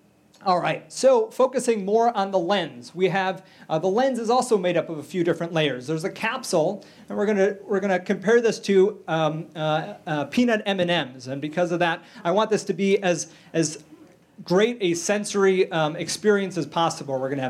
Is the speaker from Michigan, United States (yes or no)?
yes; Michigan, United States; A little background on me. I'm originally from Michigan. I went to University of Michigan undergrad.